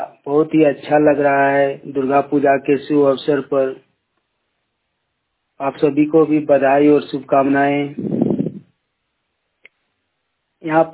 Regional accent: Kasmar, Jharkhand, India; now in Bangalore, India; ग्राम कसमार चट्टी, panchayat Kasmar, block Kasmar, जिला बोकारो, राज्य झारखंड का निवासी हूँ। बेंगलोर सिटी पर दिहाड़ी मजदूरी करने आया हूँ, तो बेंगलोर सिटी पर हूँ।

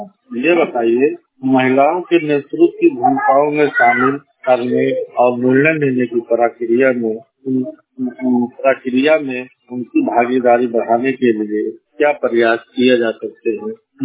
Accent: Mumbai, Maharashtra, India; नमस्कार, मैं मुंबई वाड़ी बस्ती से हूँ।

